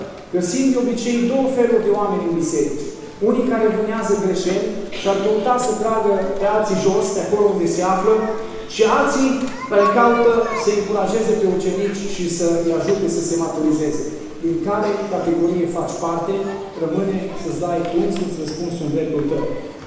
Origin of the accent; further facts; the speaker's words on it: Sighet, Maramureș County, Romania; M-am convertit nu în orașul meu natal, ci undeva în Betleam, în Bistrița Năsăul. Și când m-am întors în Sighet, în localitatea natală, căutam o biserică din care să mă alipesc.